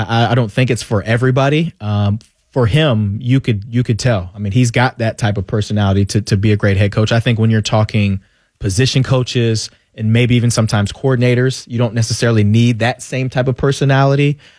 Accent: Columbus, Ohio, United States; I mean, I grew up in Columbus, go to school in Toledo, start my career with the Browns in Cleveland.

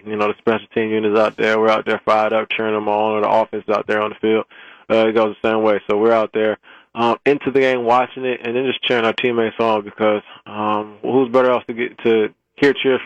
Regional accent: Illinois, United States; I'm from Illinois, so I played in the snow a little bit.

